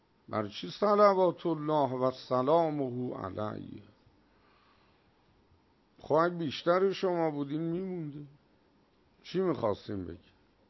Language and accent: Persian; Iran; نگفتم من ایرانیم، چون نمیدونستم موضعش چیه.